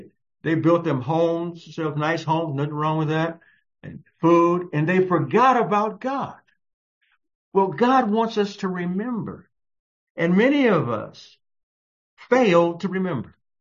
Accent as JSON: {"language": "English", "country": "United States", "tie": "born there", "said": "I'm thankful that, you know, I was born in America."}